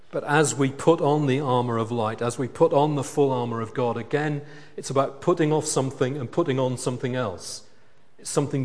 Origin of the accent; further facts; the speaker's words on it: United Kingdom; Now, of course, all British people behave decently all the time because we're British and we're decent chaps, aren't we?